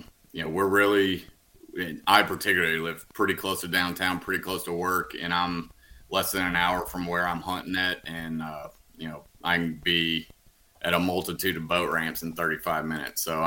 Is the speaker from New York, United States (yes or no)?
no; Huntsville, Alabama, United States; I'm from Huntsville, right around there.